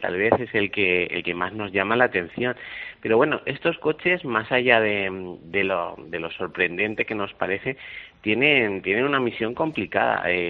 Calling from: Torrejón de Ardoz, Community of Madrid, Spain; Desde Torrejón de Ardoz, aquí estoy.

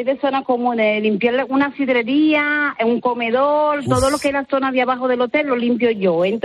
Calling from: Asturias, Spain; Estoy cerca de Oviedo, estoy en Asturias.

